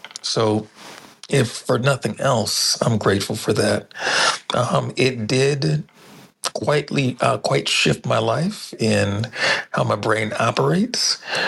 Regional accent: Tacoma, Washington, United States; and I'm hailing from Tacoma, Washington

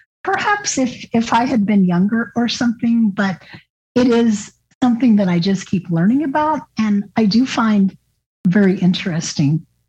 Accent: Wichita, Kansas, United States; also born or lived in Manhattan, Kansas; now in Missouri, United States; From Manhattan, Kansas. I grew up in Wichita, Kansas, and then moved to Manhattan later.

